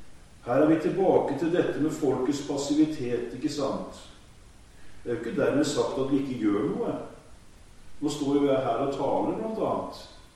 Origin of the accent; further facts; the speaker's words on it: Kragerø, Telemark, Norway; Jeg hadde en del i Sandal i Kragen der jeg kommer fra